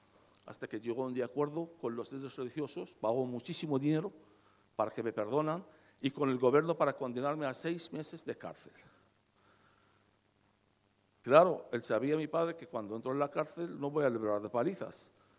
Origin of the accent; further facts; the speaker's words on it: Basra, Basra Governorate, Iraq; moved away; Y yo tuve que abandonar mi ciudad, Basora. Me fui al norte de Irak, en mi pueblo, Al-Kos, que es el pueblo del profeta Nahom.